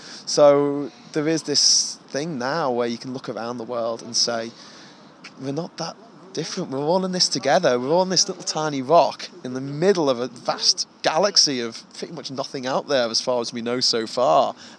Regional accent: Liverpool, North West England, United Kingdom; I'm from Liverpool and I'm a very proud Liverpudlian, and I love my home city

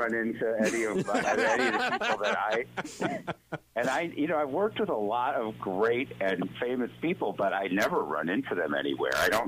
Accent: Cleveland, Ohio, United States; Well, no, but also I'm from Cleveland

